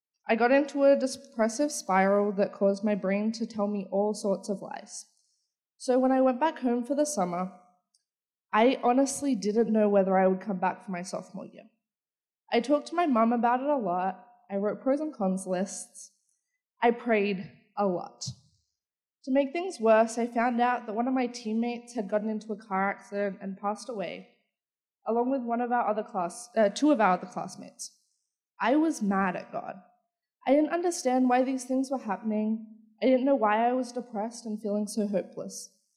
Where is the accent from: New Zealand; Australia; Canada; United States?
Australia; Canberra, Australian Capital Territory; I'm not from around here. I'm from Canberra, Australia.